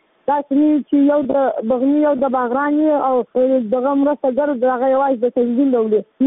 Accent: Helmand, Afghanistan; زه د هلمند ولایت یم

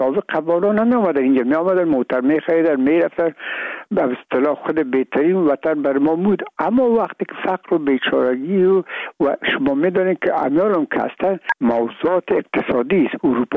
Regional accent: Afghanistan; ما افغان هستیم

